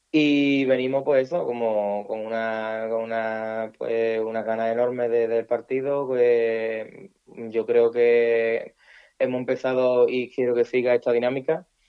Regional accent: Écija, Andalusia, Spain; yo este derbi nunca lo he jugado porque soy de fuera, vengo de Écija

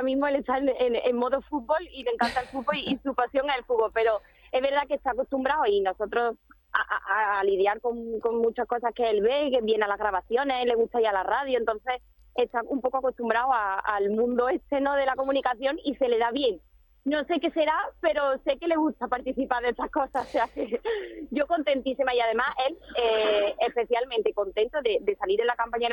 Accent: Antequera, Andalusia, Spain; yo antes que nada me siento andaluza y antequerana

